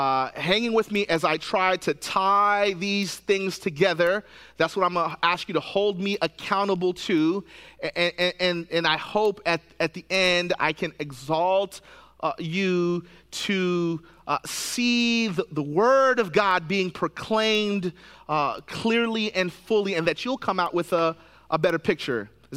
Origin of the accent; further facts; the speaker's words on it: Tennessee, United States; But because we lived in Tennessee, I grew up in Middle Tennessee, you know, there's this weird belief that winter doesn't come to the South.